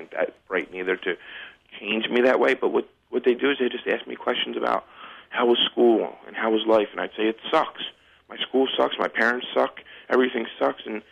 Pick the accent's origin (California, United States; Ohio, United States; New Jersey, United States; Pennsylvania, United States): Pennsylvania, United States; Philadelphia; I mean, I grew up in South Philly. I was actually like a star athlete in South Philly